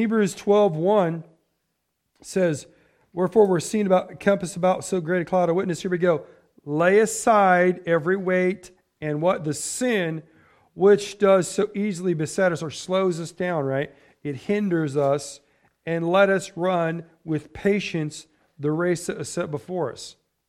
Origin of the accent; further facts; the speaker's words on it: United States; which I don't care one way or the other because I'm an American, right?